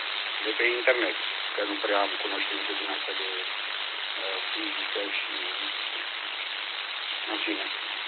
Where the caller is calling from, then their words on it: Brad, Hunedoara County, Romania; QTH Brad, județul Hunedoara.